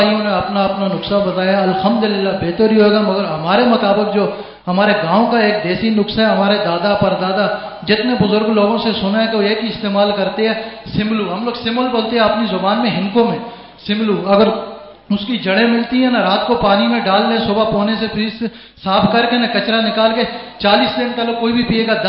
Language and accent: Urdu; Abbottabad, Khyber Pakhtunkhwa, Pakistan; جی میں ایبٹ آباد سے ہوں، ایبٹ آباد سے پیچھے گاؤں ہے گلڈو